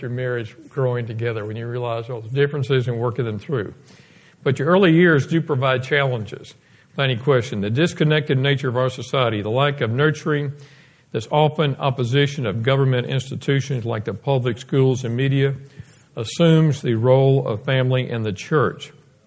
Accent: Dallas, Texas, United States; she was from Memphis, I was from Dallas, both big cities.

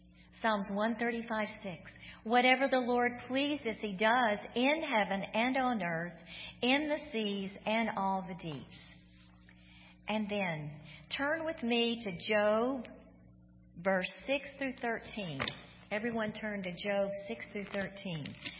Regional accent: Houston, Texas, United States; I grew up in Houston, Texas, the oldest of four girls in a wonderful Christian home

